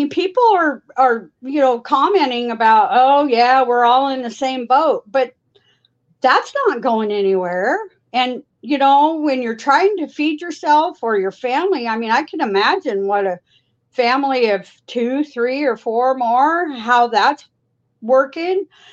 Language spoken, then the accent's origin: English; Coquille, Oregon, United States; I am from Coquille, Oregon.